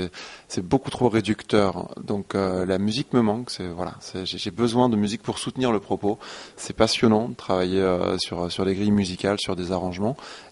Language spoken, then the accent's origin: French; Reims, Grand Est, France; Bah, je viens de Reims, Champagne-Ardenne en fait